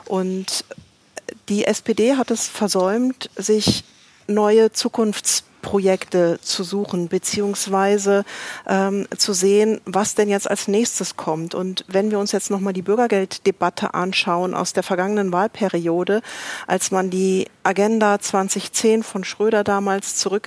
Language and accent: German; North Rhine-Westphalia, Germany; ich stamme aus Nordrhein-Westfalen